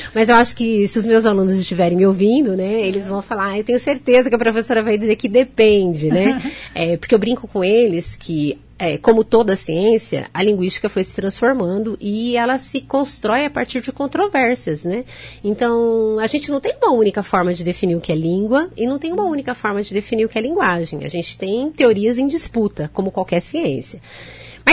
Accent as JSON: {"language": "Portuguese", "region": "São Paulo", "country": "Brazil", "accent": "caipira", "lives_now": "Maringá, Brazil", "said": "Eu sou do estado de São Paulo, então a gente costuma falar assim, que lá no interior de São Paulo, a gente fala porta, porteiro e portão."}